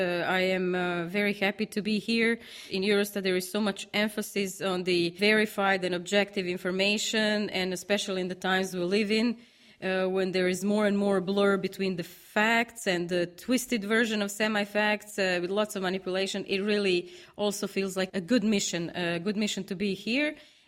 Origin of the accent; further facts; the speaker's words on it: Croatia; English is a second language; I come from Croatia, so I experienced a lot of historical turbulences and developments in that part of the world from my student days in the 90s